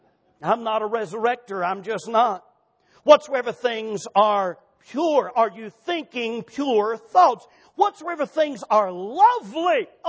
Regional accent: South Carolina, United States; I was raised in South Carolina. There was hills everywhere.

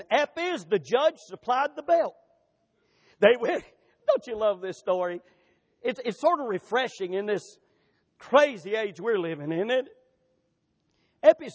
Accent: the South, United States; Now, I was raised in the South, folks.

